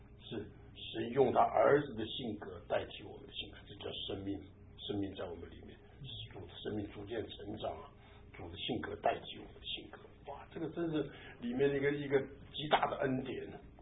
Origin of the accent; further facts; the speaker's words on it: Taiwan; 这个我们台湾人常讲温良什么恭俭让啊